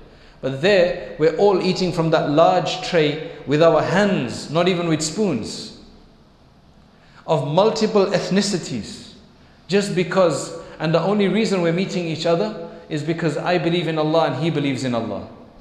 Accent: United Kingdom; so we are British of Indian heritage

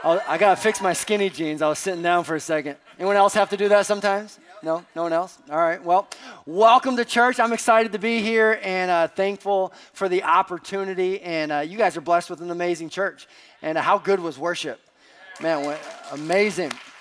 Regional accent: Minneapolis, Minnesota, United States; We're from Minneapolis, and we are excited to be here

